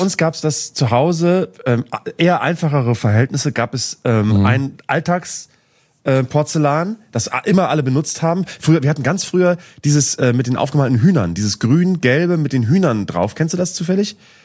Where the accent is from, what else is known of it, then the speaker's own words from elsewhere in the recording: Northern Germany, Germany; Habe ich immer als Norddeutscher, hat man dazu getanzt